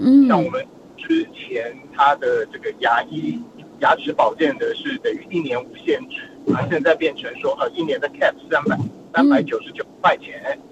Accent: Taiwan; now in Australia; 所以因为我本人是从台湾过来嘛

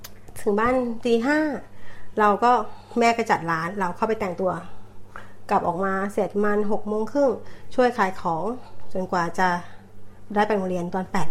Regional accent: Bangkok, Thailand; now in Australia; เป็นคนกรุงเทพค่ะ

